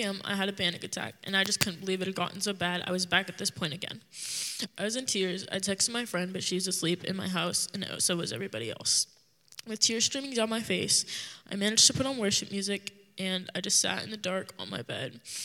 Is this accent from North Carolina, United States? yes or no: no; Everett, Washington, United States; I'm from Everett, but right now I'm visiting family down here. And I'm 14 years old